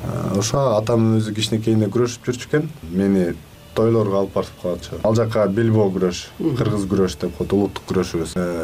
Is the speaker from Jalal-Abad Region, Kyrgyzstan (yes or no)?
yes; Mailuu-Suu, Jalal-Abad Region, Kyrgyzstan; born there; Жалал Абад областында Майлы Суу шаарында 1994 жылы төрөлгөм.